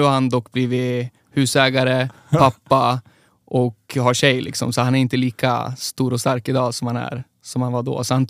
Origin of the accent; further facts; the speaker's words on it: Västerås, Västmanland County, Sweden; Jag är uppväxt i Västerås med mamma och pappa och en storebror.